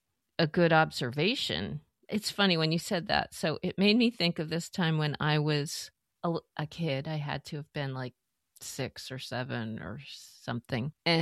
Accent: Massachusetts, United States; the place where I grew up, which was a small, or I shouldn't say small, like a mid-sized central Massachusetts town. Very French Canadian, Catholic, almost everyone in the town.

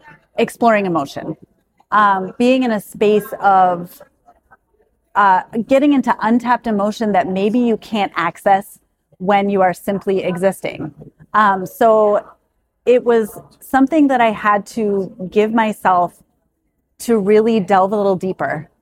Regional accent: Ankeny, Iowa, United States; Okay. I am one from Ankeny, Iowa.

